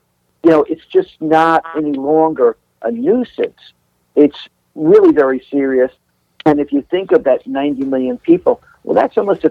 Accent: New York, United States; now in Los Angeles, United States; And I grew up in New York, which, you know, we have this love-hate relationship with Boston, but we really love you guys.

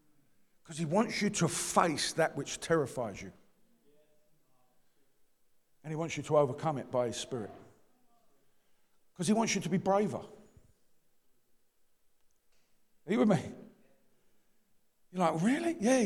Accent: London, United Kingdom; I'm from East London.

